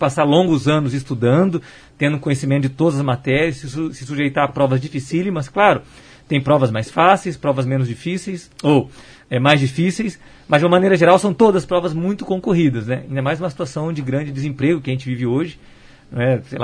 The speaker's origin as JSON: {"language": "Portuguese", "town": "Curitiba", "region": "Paraná", "country": "Brazil", "tie": "born or raised there", "lives_now": "Maringá, Brazil", "said": "na verdade eu sou natural de Curitiba, mas como maringaense de coração, que já resido aqui nessa cidade maravilhosa desde 1991"}